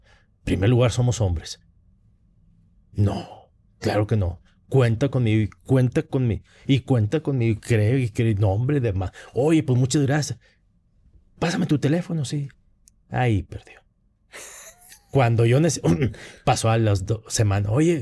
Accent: Monterrey, Nuevo León, Mexico; moved away as an adult; now in Mexico City, Mexico; Monterrey. Toda mi vida fue Monterrey hasta 2018 que me vine a vivir aquí.

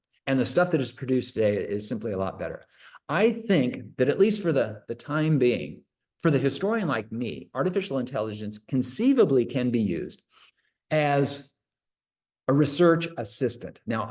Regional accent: Oregon, United States; I'm from the western part of the United States. And just to give you one example, growing up on the West Coast, I looked east and I thought, well, okay, Denver's well east of Oregon.

